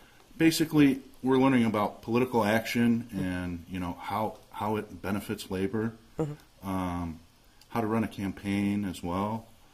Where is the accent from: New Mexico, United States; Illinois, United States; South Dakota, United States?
Illinois, United States; Chicago; Okay, so I'm from Chicago, Illinois.